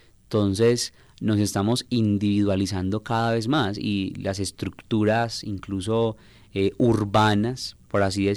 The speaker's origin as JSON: {"language": "Spanish", "town": "Medellín", "region": "Antioquia", "country": "Colombia", "said": "sobre todo lo digo por mi ciudad en Medellín"}